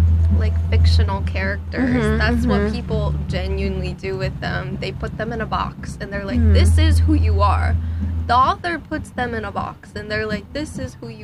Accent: United States; Yeah, I think especially as an American, it's, like, that's, like, the culture

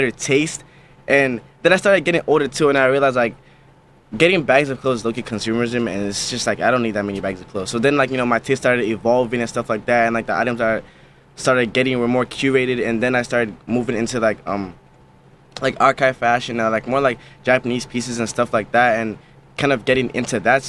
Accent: Nigeria; moved away; A little bit about me. I grew up in Nigeria. I'm actually an immigrant. I moved here like a few years ago.

